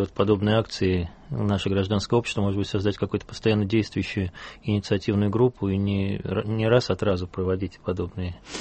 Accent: Moscow, Russia; хотя все мы, москвичи, были свидетелями этой трагедии

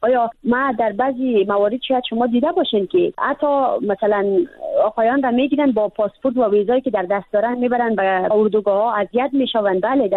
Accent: Badakhshan, Afghanistan; گفتم از افغانستان. گفت از کجای افغانستان هستی؟ گفتم از بدخشان.

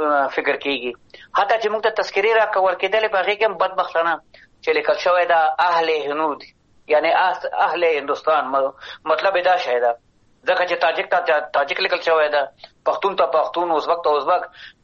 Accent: Afghanistan; موږ افغانان یو، هغوی پاکستانیان دي، نو هغوی به د پاکستان په قانون باندې چلیږي، پیروي به کوو. موږ افغانان د افغانستان قانون باندې به چلیږو، پیروي به کوو.

